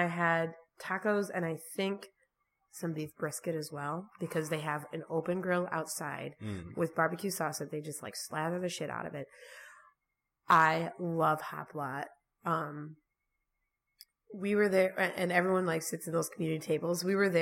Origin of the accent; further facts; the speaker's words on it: Ludington, Michigan, United States; So I grew up in Ludington, Pentwater area, but then neighbors to Pentwater, there's a grocery store.